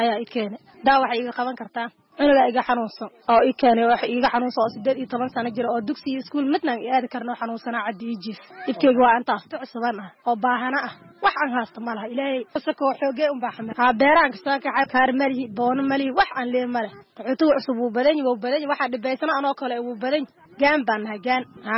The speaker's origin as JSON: {"language": "Somali", "region": "Middle Juba", "country": "Somalia", "said": "waxaan ka imaaday jubbada dhex xag beer ka hoosaan ka imaaday"}